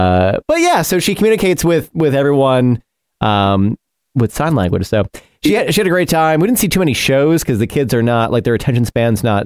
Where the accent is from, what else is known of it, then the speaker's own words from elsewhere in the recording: New York, United States; Well, I grew up in New York, and so I met my family.